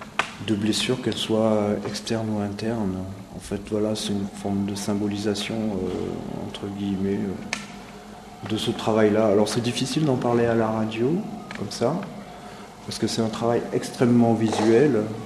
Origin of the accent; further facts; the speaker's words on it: Clermont-Ferrand, Auvergne-Rhône-Alpes, France; now in Nantes, France; j'ai 53 ans, je viens de Clermont-Ferrand, je suis à Nantes